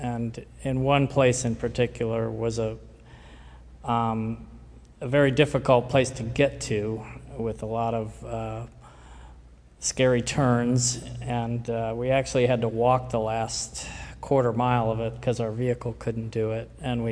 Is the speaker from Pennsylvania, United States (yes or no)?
no; Cocoa Beach, Florida, United States; I grew up here in Cocoa Beach, and if anybody recognizes me, it might be because I'm your Publix pharmacist.